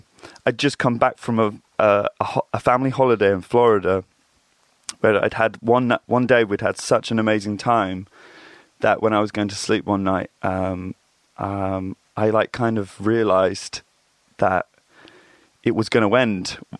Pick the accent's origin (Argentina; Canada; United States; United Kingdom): United Kingdom; Reading, South East England; I grew up in Reading, Berkshire, which I've kind of always thought is kind of a little bit of, it's kind of everywhere and nowhere at the same time. It looks like any other town, suburban town